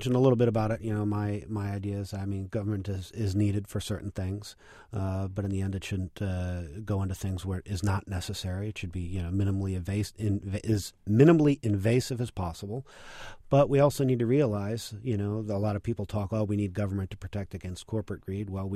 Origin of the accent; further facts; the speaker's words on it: Elk Grove Village, Illinois, United States; I grew up in Elk Grove Village, which is essentially O'Hare Airport.